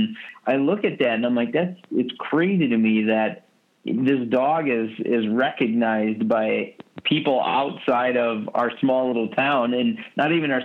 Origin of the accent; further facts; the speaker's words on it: Longville, Minnesota, United States; he knew I was from Longville, and he's like, well, that's got to be something